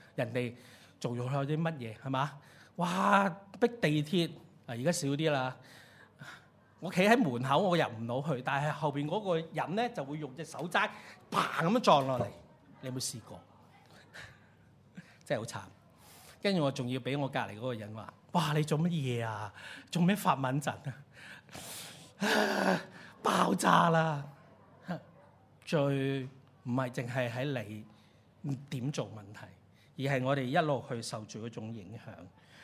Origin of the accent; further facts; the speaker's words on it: China; 我们中国人很熟的、我们讲苦，人生有什么苦啊？